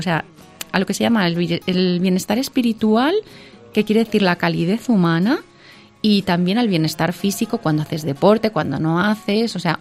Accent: Albacete, Castilla-La Mancha, Spain; Desde que nací tenemos en el ADN ser albaceteños y llevar el té en la sangre. Mis abuelos se dedicaban al mundo de las especias

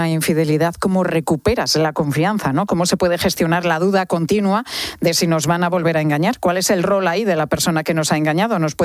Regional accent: Cádiz, Andalusia, Spain; que tú y yo somos muy de Cádiz, y allí con los vientos, fíjate, las sombrillas cómo vuelan

